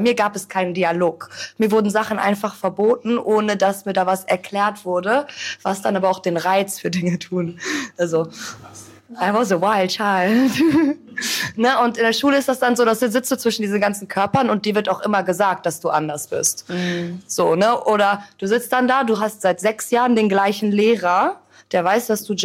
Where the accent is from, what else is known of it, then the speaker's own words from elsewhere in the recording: Gelsenkirchen, North Rhine-Westphalia, Germany; Du musst dir vorstellen, ich komme aus Gelsenkirchen.